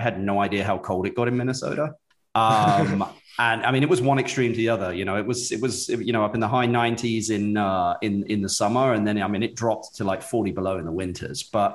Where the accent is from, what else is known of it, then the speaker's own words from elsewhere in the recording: South East England, United Kingdom; moved away as an adult; But no, I'm originally from just outside London. Even though my father was in the military, kind of a military brat, we moved around quite a bit. But, you know, south, just outside of London in Surrey is really home for me.